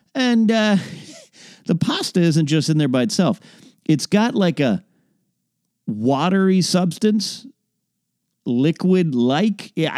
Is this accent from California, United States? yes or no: yes; Pismo Beach, California, United States; we're in this store up in near Pismo Beach, California, my hometown area.